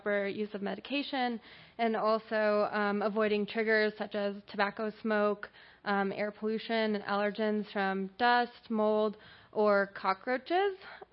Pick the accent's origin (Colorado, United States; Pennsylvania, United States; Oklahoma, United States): Colorado, United States; I'm originally from Colorado, and then I did my grad school at Minnesota. Now I'm near Shelby County in St. Louis County, Missouri.